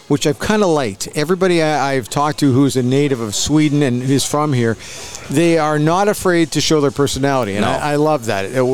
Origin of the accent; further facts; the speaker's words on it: Edmonton, Alberta, Canada; so here we are from Edmonton, and we think that's pretty far north, and it really isn't.